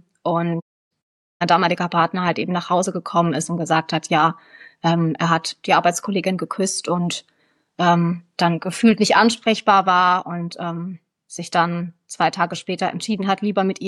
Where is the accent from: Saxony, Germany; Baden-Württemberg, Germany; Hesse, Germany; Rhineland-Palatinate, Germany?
Baden-Württemberg, Germany; Karlsruhe; ich bin 36 Jahre alt und ich komme aus Karlsruhe, also aus dem Süden von Deutschland.